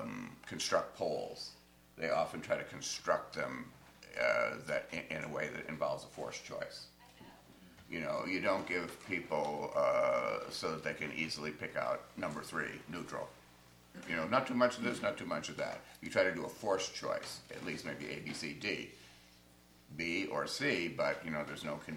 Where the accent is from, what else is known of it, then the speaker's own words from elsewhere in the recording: Midwest, United States; lustily as children growing up in the Midwest, we sang that hymn every mission Sunday.